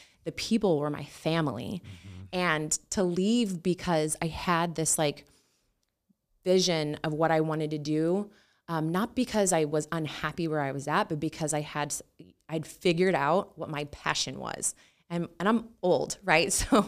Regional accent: Renton, Washington, United States; I grew up in Renton.

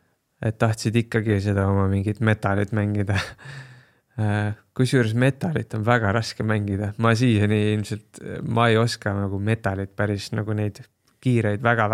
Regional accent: Kehtna, Rapla County, Estonia; ma elasin väiksena Kehtnas või noh, nii-öelda nooruspõlves kuni põhikooli lõpuni Rapla külje all selline alevik nagu Kehtna

